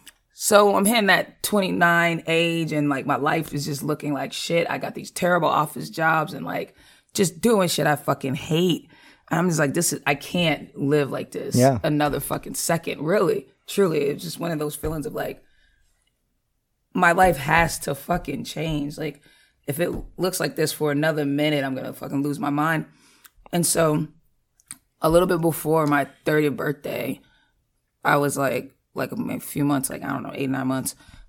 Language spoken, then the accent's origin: English; Boston, Massachusetts, United States; Dorchester.